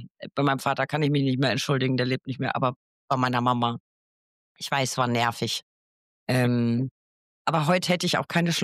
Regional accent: Bavaria, Germany; Wir kommen aus Franken

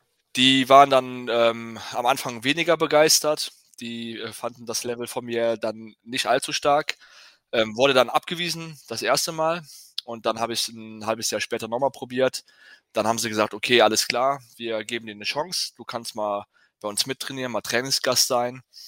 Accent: Sinzig, Rhineland-Palatinate, Germany; Ich bin ja quasi in Sinzig aufgewachsen

